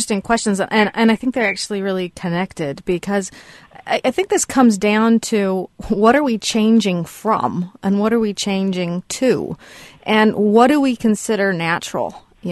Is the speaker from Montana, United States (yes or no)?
yes; Montana, United States; Montana is my home state, and that's where I'm from, so I'm very familiar with these big swaths of clear-cut mountainsides